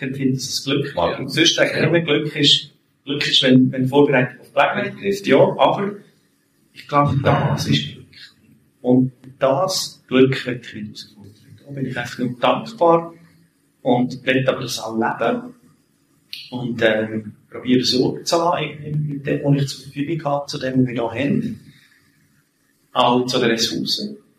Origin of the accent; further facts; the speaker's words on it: Switzerland; Es gibt schon Situationen auch hier bei uns in der Schweiz, wenn ich denke, eine alleinerziehende Mami, also ich bin eine alleinerziehende Mutter gross geworden